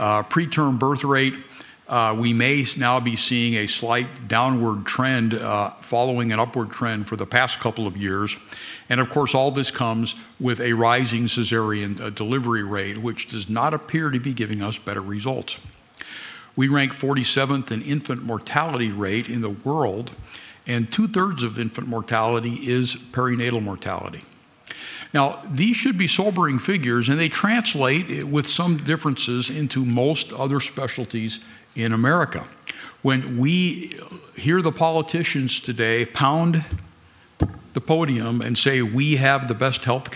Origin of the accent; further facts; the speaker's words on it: Twin Bridges, Montana, United States; Greetings from my hometown, where I live now, Twin Bridges, Montana.